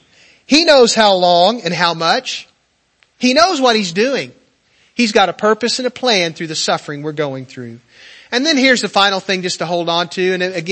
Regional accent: Richland, United States; We grew up together in Richland.

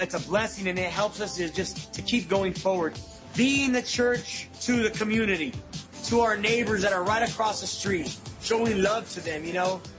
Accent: Sanger, California, United States; I grew up in Sanger.

